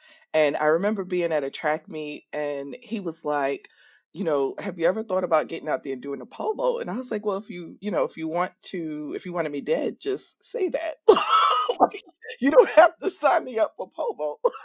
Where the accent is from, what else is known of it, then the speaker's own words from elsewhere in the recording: Central Islip, New York, United States; also born or lived in Virginia Beach; So disclaimer, I'm originally from New York, and I did half of my high school years in New York and half in Virginia Beach.